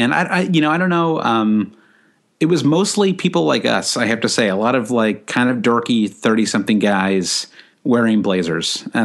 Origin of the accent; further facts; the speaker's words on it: United States; because as an American, we actually have a better experience.